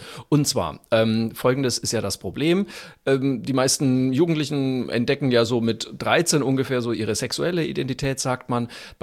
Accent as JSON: {"language": "German", "region": "Bavaria", "country": "Germany", "said": "ich bin ja Franke"}